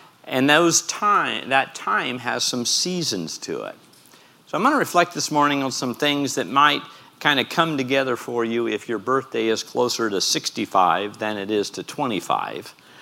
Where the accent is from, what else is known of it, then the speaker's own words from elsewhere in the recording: Midwest, United States; I'm a Midwesterner, so if you're like me, you grew up in the Midwest, and you understand this thing called seasons.